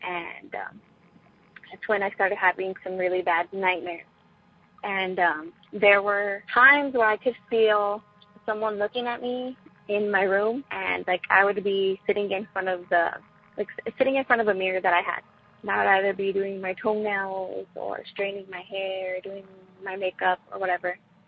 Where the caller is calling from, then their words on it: San Antonio, Texas, United States; I'm from San Antonio, Texas.